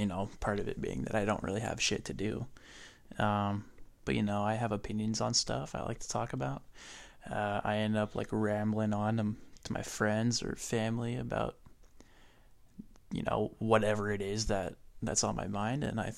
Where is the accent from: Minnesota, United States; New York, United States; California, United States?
California, United States; Rocklin; I am 17. I come from Rockland, California, which is a suburb of Sacramento, California.